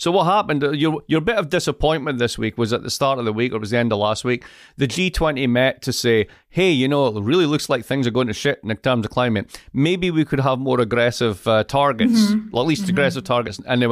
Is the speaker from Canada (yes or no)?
no; Scotland, United Kingdom; there's my whole sort of fractured relationship as a Scot, but also as a Brit.